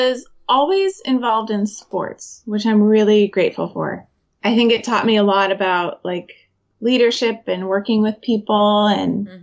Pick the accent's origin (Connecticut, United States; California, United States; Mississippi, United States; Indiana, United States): California, United States; San Jose; Yeah, born and raised in San Jose, grew up in the same house forever.